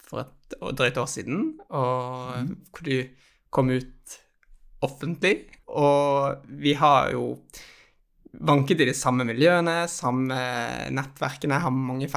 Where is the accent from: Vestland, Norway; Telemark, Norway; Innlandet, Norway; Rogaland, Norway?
Vestland, Norway; Bergen; also born or lived in Levanger; Jeg har vokst opp I Bergen